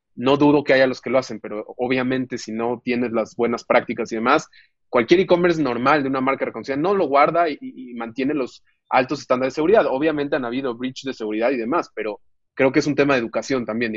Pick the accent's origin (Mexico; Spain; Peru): Mexico; falta un poco que como mexicanos estemos en un proceso mucho más grande de bancarización